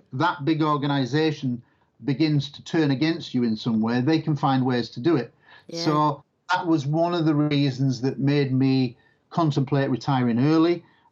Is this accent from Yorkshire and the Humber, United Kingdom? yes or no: yes; Scunthorpe, Yorkshire and the Humber, United Kingdom; born there; I was born in Scunthorpe, in what is now Lincolnshire, but then Humberside